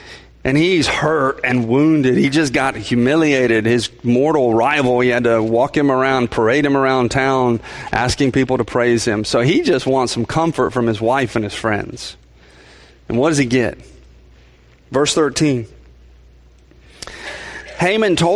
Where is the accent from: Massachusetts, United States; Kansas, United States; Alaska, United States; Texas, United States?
Texas, United States; Now, I grew up in South Texas, and how many of you have been to South Texas?